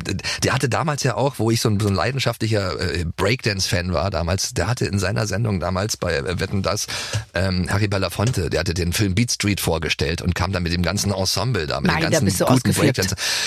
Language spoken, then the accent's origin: German; East Germany, Germany; ich komme aus dem Osten und habe deine ganzen Platten irgendwie